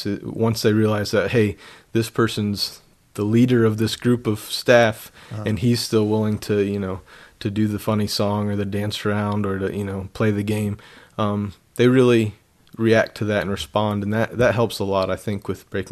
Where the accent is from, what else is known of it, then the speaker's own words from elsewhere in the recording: Indiana, United States; also born or lived in Alabama; now in Iowa, United States; Yeah, I'm originally from Indiana and grabbed a passion for camping at a young age.